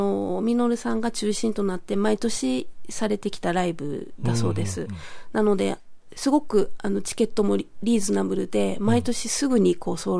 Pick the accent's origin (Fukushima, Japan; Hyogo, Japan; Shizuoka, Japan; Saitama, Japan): Hyogo, Japan; Kobe; 佳香さんはあの同じ神戸出身なんですけれども